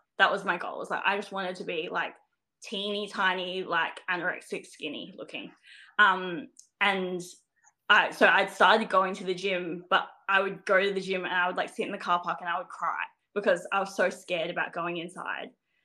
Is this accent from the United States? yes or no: no; South Australia, Australia; that's just, I guess, my screen name that everyone seems to know me as. But yes, I am a bodybuilder from South Australia. I'm 29.